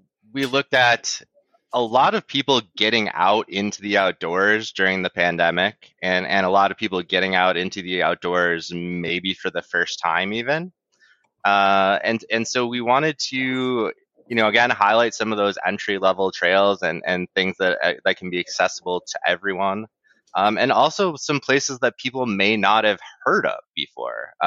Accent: Wisconsin, United States; But yeah, I grew up in the Midwest, a little north of Milwaukee, close to the city, but far enough outside the city that I still had like farm fields across the street from me growing up.

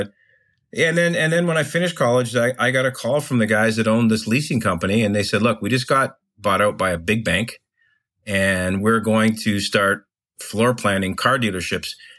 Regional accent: Toronto, Ontario, Canada; But my background, I grew up in Toronto

